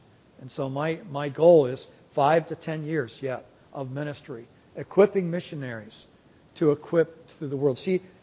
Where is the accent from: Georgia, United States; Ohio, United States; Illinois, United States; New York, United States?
Ohio, United States; Convoy; I know growing up in Convoy, Ohio